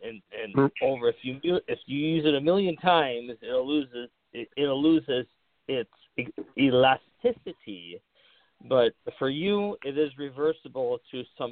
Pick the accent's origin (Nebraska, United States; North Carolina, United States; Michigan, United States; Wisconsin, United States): Michigan, United States; Detroit; I was born and raised in Detroit.